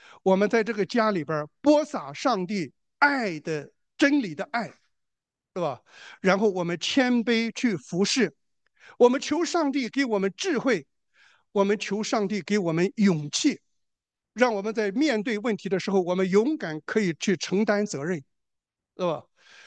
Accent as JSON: {"language": "Chinese", "country": "China", "tie": "born or raised there", "said": "我小时候在中国农村长大啊"}